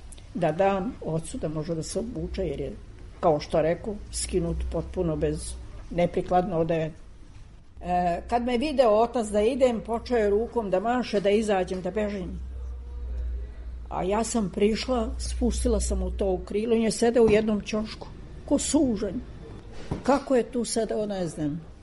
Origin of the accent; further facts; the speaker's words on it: Sisak, Sisak-Moslavina County, Croatia; Mi smo iz Siska došli u Zagreb.